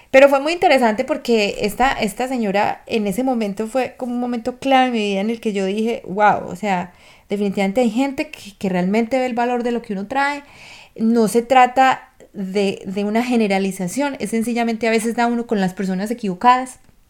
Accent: Colombia; en el caso mío, de pronto no viví discriminación concreta con respecto a mí como colombiana, por mi raza, por mi procedencia

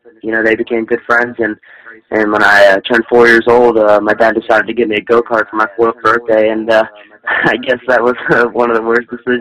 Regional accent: Pennsylvania, United States; Like you said, I'm from Nashville, Pennsylvania, and Nashville, Pennsylvania is the home of the Andretti's.

